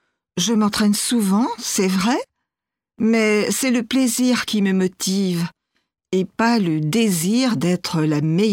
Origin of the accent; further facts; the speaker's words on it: France; born there; Je suis française et américaine. Je suis née en France. Ma mère est américaine et mon père français. J'ai de la chance car j'ai la double nationalité.